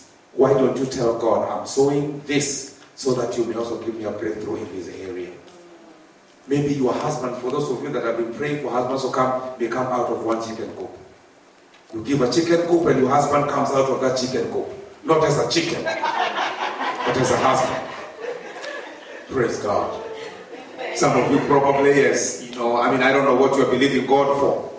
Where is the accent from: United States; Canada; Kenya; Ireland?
Kenya; You know, some of us, we came from Kenya, we are forgetting where we have come from.